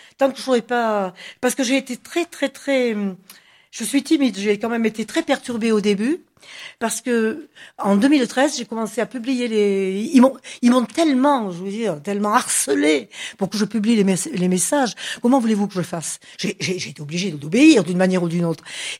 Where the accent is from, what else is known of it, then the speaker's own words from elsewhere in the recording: Marseille, Provence-Alpes-Côte d'Azur, France; Comme moi, je suis marseillaise.